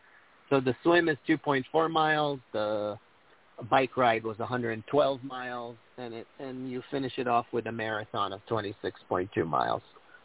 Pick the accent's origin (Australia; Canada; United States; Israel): Israel; I'm from Israel. … so but it's in Hebrew.